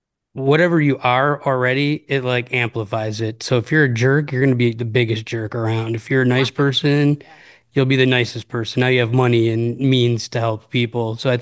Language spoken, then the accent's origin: English; Cleveland, Ohio, United States; now in Las Vegas, United States; And I'm from Cleveland originally, and I was living in Las Vegas where I live now. And I was gonna go back home.